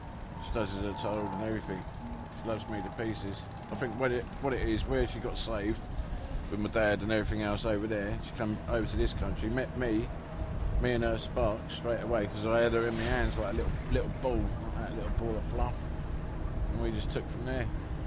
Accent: Watford, East of England, United Kingdom; I'm a homeless person and I'm from Watford.

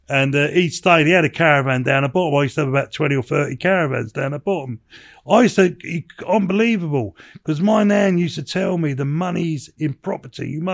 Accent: England, United Kingdom; I'm English

